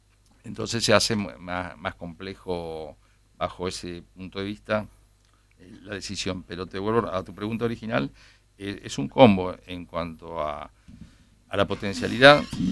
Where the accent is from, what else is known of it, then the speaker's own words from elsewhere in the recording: Argentina; y más allá de como productor, como ciudadano argentino